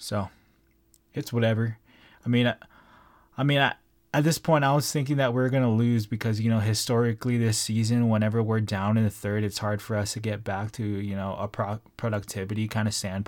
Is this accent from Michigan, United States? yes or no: no; Hawaii, United States; And I'm originally from Hawaii, so it's kind of playing into my heartstrings.